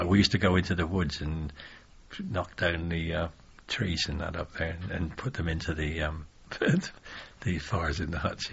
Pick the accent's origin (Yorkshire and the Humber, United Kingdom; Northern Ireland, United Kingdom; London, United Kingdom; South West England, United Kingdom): South West England, United Kingdom; Cheltenham; they got to know that I was from Cheltenham.